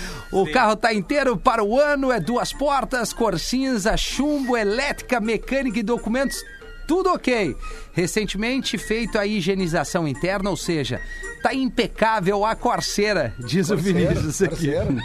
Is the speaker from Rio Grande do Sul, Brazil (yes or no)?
yes; Nova Hartz, Rio Grande do Sul, Brazil; tenho 21 anos, sou de Nova Hartz, no Rio Grande do Sul.